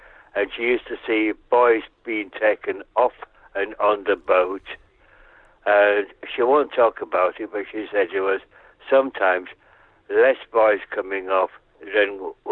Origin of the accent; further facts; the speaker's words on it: London, United Kingdom; and I'm from London, Muswell Hill.